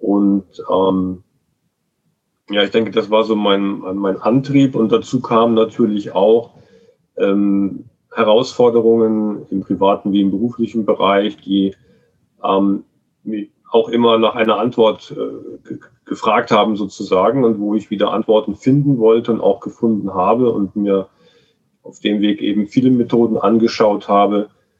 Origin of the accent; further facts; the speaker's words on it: Rhineland-Palatinate, Germany; also born or lived in Munich; ich bin 49 Jahre alt, bin geboren in München und dort in der Nähe auch aufgewachsen und später dann im Rheinland in der Eifel aufgewachsen.